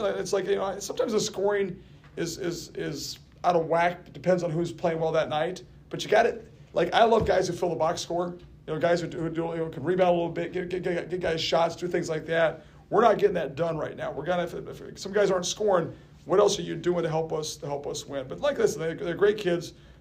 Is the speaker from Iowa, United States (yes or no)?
yes; Iowa, United States; But growing up in Iowa, obviously, watching those games back in the day.